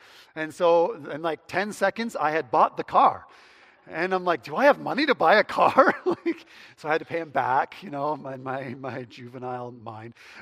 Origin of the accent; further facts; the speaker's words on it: New Brunswick, Canada; also born or lived in Saskatchewan; In particular, I'm from New Brunswick, okay? So if you haven't learned that yet, I grew up in New Brunswick, and I went to school in Saskatchewan.